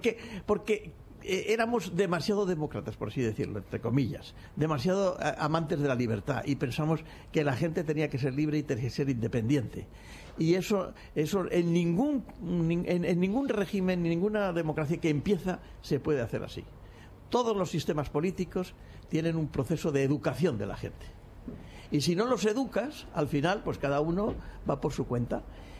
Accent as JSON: {"language": "Spanish", "region": "Valencian Community", "country": "Spain", "said": "Porque como somos valencianos, pues era muy..."}